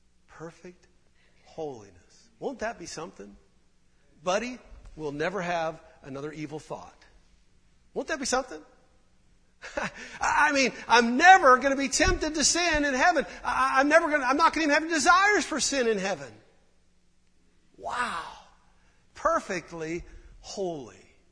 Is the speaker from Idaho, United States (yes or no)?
yes; Idaho, United States; I was raised in Idaho, so I've ridden horses a little bit.